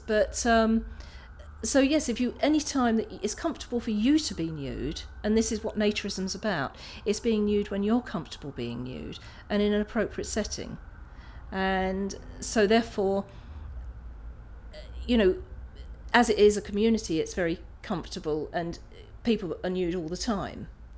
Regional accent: Dartford, South East England, United Kingdom; born there; now in England; I'm 61. I was born in Dartford, Kent, but I now live in Spielplatz at Bricket Woods and Albans. And Spielplatz is a naturist community which has been in existence for about 70 years.

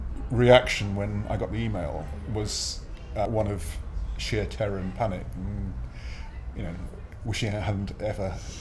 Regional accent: Bishop's Waltham, South East England, United Kingdom; I'm 60, and I'm from Bishop's Waltham in Hampshire.

